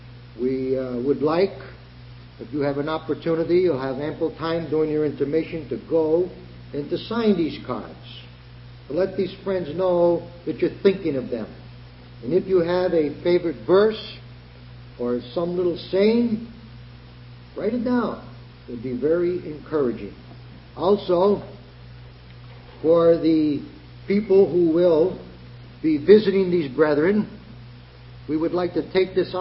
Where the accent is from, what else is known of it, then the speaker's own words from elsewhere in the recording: Vermont, United States; Originally I'm from the Green Mountain, the Blue Mountain State, the Green Mountain State, Vermont.